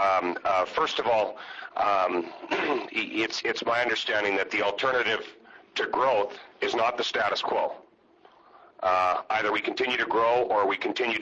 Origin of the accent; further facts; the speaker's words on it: Saskatchewan, Canada; I'm from Saskatchewan, and I haven't looked at the legislation for Alberta.